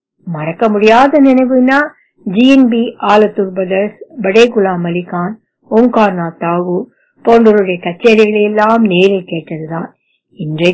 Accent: Madurai, Tamil Nadu, India; நான் மதுரையைச் சேர்ந்தவன். சின்ன வயதிலிருந்தே இஷ்ட தெய்வம் மீனாட்சி தான்.

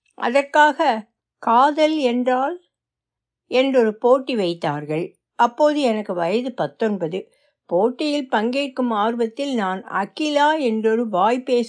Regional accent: Cheruppalur, Tamil Nadu, India; also born or lived in Eethavilai; கன்னியாகுமரி மாவட்டத்தில் உள்ள ஈத்தவிளை என்ற சிறு விவசாய கிராமத்தில் 1955 பிறந்தேன். என் தந்தை தமிழ்நாடு பொதுப்பணித்துறையில் பணி செய்தார். அப்போது செருப்பாலூர் என்ற ஊரில் வசித்தோம்.

